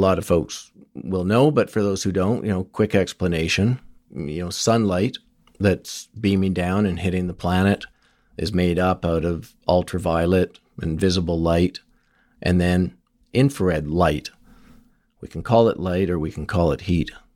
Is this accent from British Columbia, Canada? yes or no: yes; Victoria, British Columbia, Canada; So I decided to open up a center in Victoria, my hometown.